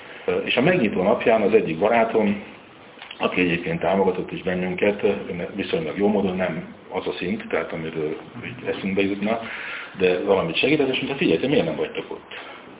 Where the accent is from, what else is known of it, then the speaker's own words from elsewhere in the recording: United States; mert én, mint amerikai távoli tulajdonos